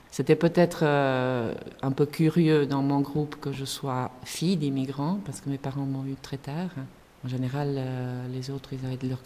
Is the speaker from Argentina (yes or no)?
yes; Argentina; French is a second language; now in Switzerland; j'habite dans le Val de Travers. Je viens d'Argentine. Je suis en Suisse depuis 1987.